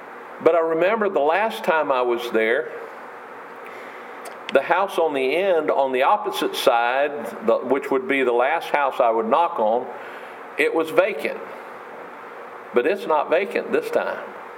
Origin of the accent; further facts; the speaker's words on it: Baltimore, Maryland, United States; born there; I was born in Baltimore. Didn't live there but a year, but I was born there.